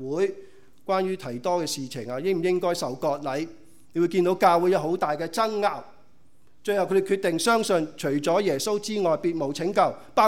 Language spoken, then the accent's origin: Chinese; China; 比如蛇羹这样猪蹄这样猪粉这些好吃的嘛，我们中国人说。